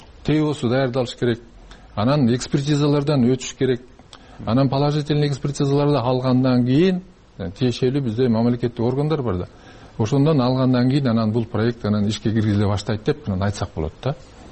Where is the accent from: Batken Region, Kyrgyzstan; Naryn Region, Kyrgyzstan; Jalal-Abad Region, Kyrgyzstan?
Naryn Region, Kyrgyzstan; Min-Kush; born there; мен да ошол өзүм миң куштук болом, миң куш жергесинде төрөлгөм